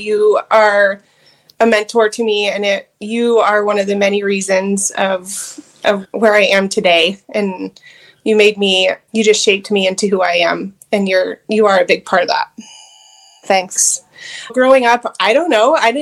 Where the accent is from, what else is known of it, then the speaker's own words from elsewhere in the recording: Colorado, United States; Growing up in Colorado, it's like taboo if you're inside. We have great weather all year round.